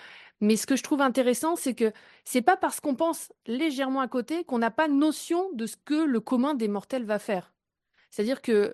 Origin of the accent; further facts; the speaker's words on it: Brittany, France; Je vis à Brest. Je suis une Bretonne.